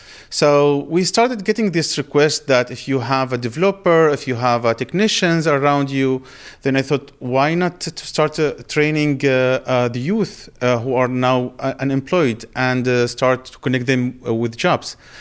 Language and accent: English; Syria; now in The Hague, Netherlands; I'm from Syria. I'm a refugee here in The Hague, in Netherlands.